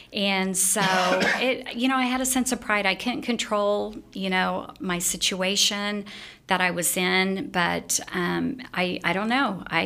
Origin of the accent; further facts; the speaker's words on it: Tulsa, Oklahoma, United States; Yeah, I was born in Tulsa. I was born in West Tulsa, and just always loved music. We were a poor family.